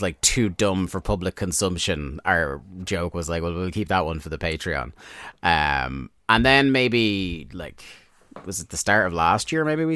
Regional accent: Newbridge, Wales, United Kingdom; Literally, you visited my hometown while I was away

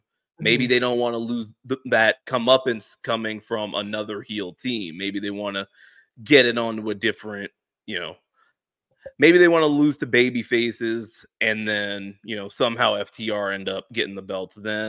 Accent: United States; And I'm saying that as an American who follows sports media

